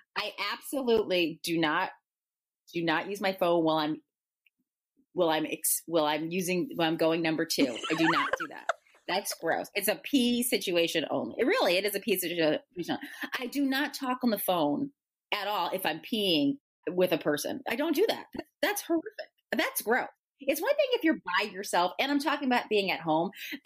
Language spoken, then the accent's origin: English; East Coast, United States; I'm from the East Coast.